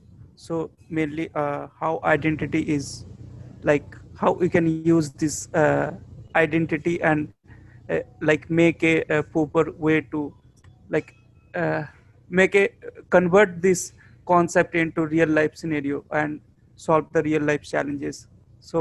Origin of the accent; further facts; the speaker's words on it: Kolkata, West Bengal, India; So here is … I am from Kolkata, India